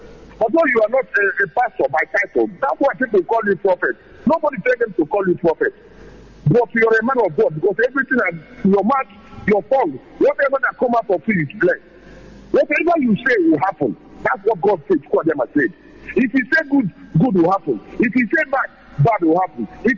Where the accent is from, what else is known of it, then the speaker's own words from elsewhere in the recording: Abba, Imo, Nigeria; now in Cork, Ireland; I am from Abba, in one of the local government area, in Imo State, Biafra land.